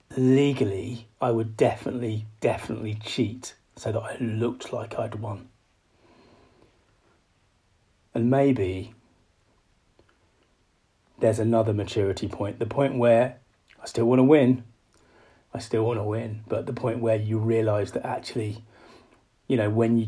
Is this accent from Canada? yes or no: no; United Kingdom; I'm a Brit, I'm standing in Britain.